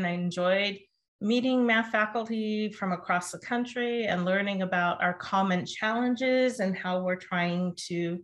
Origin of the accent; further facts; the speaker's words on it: Arizona, United States; while I grew up in Arizona and there's community colleges that have been part of our community forever